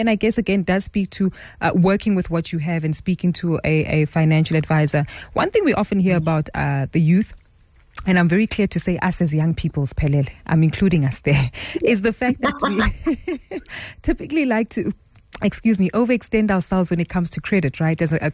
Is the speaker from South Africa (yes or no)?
yes; South Africa; they are helping us as South African citizens to better understand our financial behaviors, our nuances